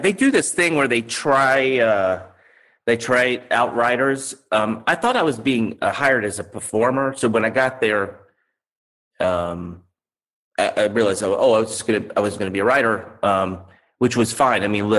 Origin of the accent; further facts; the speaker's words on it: North Carolina, United States; That was my only connection to the outside world growing up in North Carolina.